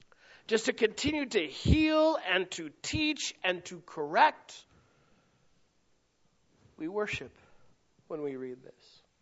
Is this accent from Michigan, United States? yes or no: yes; Dearborn, Michigan, United States; born there; but I was born in Dearborn. Not a barn.